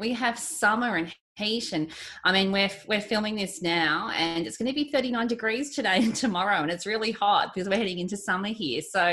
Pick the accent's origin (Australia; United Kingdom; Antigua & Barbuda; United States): Australia; So as an Aussie, I really enjoy Christmas books, Christmas movies, and I will read them in July, which is Christmas in July in Australia.